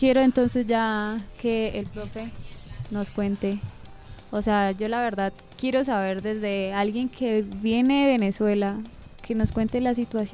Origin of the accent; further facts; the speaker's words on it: Yopal, Casanare, Colombia; yo la verdad también soy de Yopal.